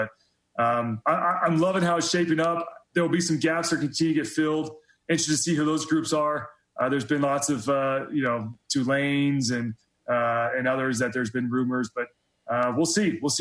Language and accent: English; Texas, United States; I love the fact as a former, or I still count myself as a Texan.